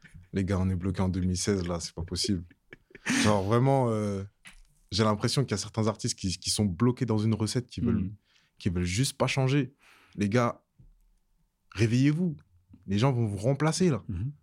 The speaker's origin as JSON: {"language": "French", "town": "Savigny-le-Temple", "region": "Île-de-France", "country": "France", "tie": "born or raised there", "said": "J'ai grandi à Savigny-le-Temple dans le 77."}